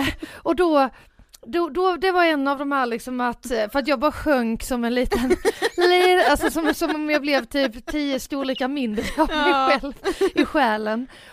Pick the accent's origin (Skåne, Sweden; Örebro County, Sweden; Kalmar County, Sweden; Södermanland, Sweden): Skåne, Sweden; Båstad; när jag var hemma på Bjärehalvön och Båstad som jag kommer från, som är ju en ganska liten by.